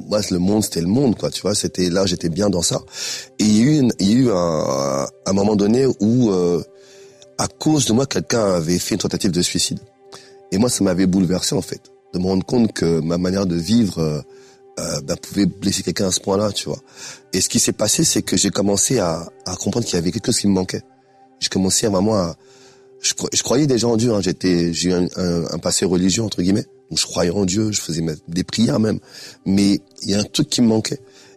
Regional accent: Grigny, Île-de-France, France; also born or lived in Strasbourg; Je suis d'origine centrafricaine, pour ceux qui connaissent peut-être pas. J'ai vécu une partie de mon enfance à Grigny, dans la Grande Bande, dans le 91, dans l'Essonne, et une autre partie à Strasbourg, en Alsace.

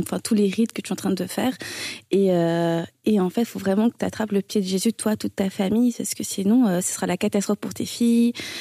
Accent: France; born there; Moi, je suis née en France. Donc déjà, le créole, je le parle très mal. Donc, puis le hindi, je le parle quasiment pas du tout, quoi.

